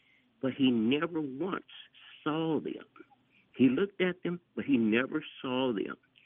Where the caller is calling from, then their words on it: Fort Washington, Maryland, United States; I'm calling from Fort Washington, Maryland.